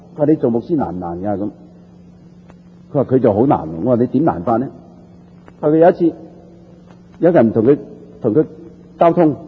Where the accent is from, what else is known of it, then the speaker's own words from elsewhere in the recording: Taishan, Guangdong, China; 我是台山人，台山人老老实实讲几舐啡下的